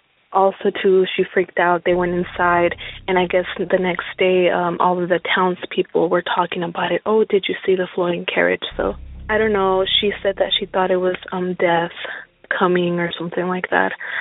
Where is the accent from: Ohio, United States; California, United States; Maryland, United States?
California, United States; Highland; I'm from Highland, California.